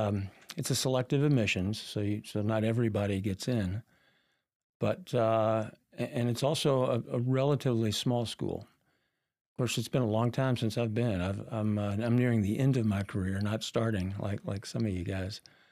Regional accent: Louisville, Kentucky, United States; I mean, I'm not originally from Lexington. I'm from Louisville. Grew up in Louisville, went to high school there.

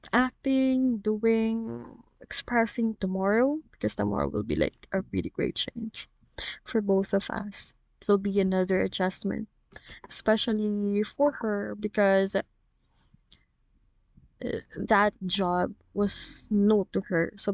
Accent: Philippines; because as a Filipino, you know, even though seniority does not really strictly follows here

